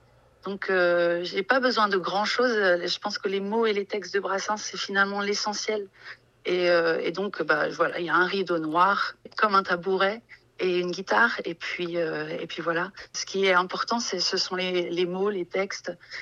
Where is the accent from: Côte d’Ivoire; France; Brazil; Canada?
France; Nantes, Pays de la Loire; born there; Non, moi je suis née à Nantes